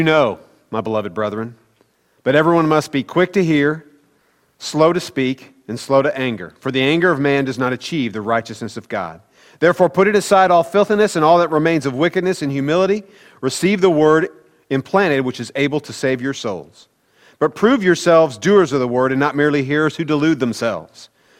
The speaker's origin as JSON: {"language": "English", "region": "Midwest", "country": "United States", "tie": "born or raised there", "said": "growing up in the Midwest and being a Royals fan"}